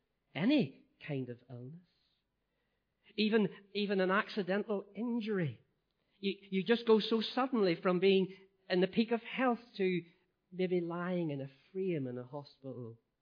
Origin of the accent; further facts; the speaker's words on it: Ballymoney, Northern Ireland, United Kingdom; in my hometown of Ballymoney